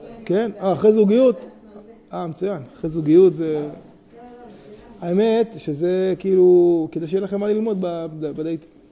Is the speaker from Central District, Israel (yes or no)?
yes; Petah Tikva, Central District, Israel; אני זוכר בתור ילד, חוויית ילדות. בית כנסת של ההורים שלי היה על הכביש הראשי, בפתח תקווה שם.